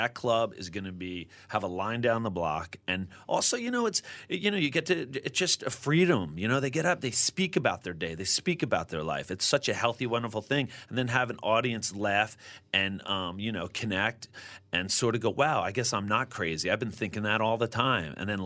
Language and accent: English; Atlantic City, New Jersey, United States; I grew up in Atlantic City, and we were the second state in the United States, New Jersey, to have casinos.